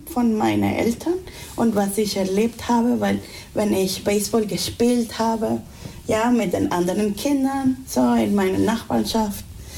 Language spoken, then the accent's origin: German; Caracas, Capital District, Venezuela; German is a second language; now in Dresden, Germany; meine Erfahrung weil ich komme aus Caracas, ja. Mhm. So, Venezuela ist nicht LGBT-friendly